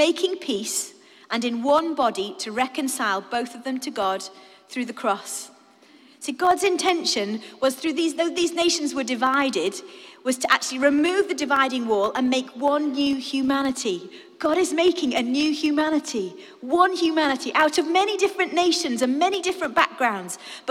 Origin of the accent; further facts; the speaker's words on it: Crewe, North West England, United Kingdom; When I was brought up in Crewe, not many nations, and yet now the nations are here